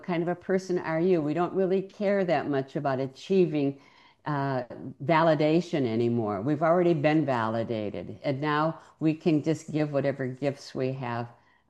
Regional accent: Ann Arbor, Michigan, United States; I grew up in Ann Arbor, Michigan, which is a university town.

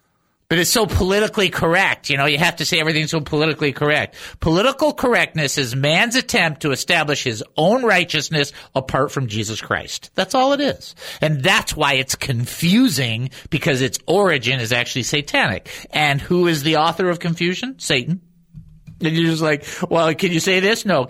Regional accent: Southfield, Michigan, United States; also born or lived in Detroit; Now, I am from Detroit. I grew up in Southfield, Michigan at 25735 or 25730 Catalina Drive. I went to Adler Elementary.

